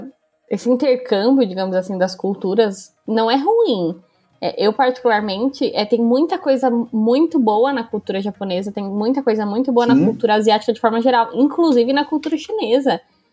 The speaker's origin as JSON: {"language": "Portuguese", "region": "São Paulo", "country": "Brazil", "said": "nós somos do interior de São Paulo"}